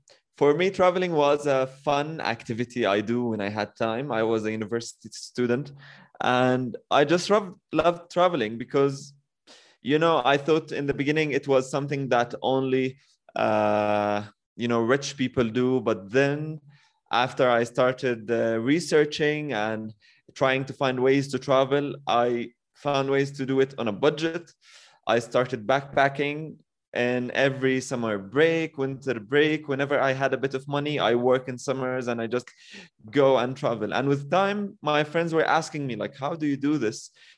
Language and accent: English; Jordan; I'm from Jordan.